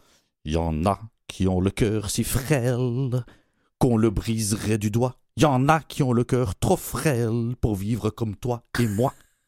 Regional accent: Belgium; Même si je suis belge.

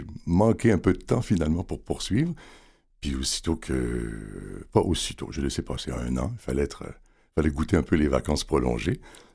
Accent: Quebec, Canada; J'ai donc commencé un petit peu à la radio locale chez moi, en Gaspésie.

